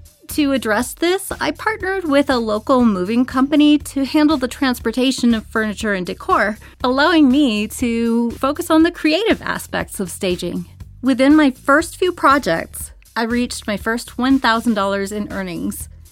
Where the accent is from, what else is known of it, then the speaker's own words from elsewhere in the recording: Pittsburgh, Pennsylvania, United States; from Pittsburgh.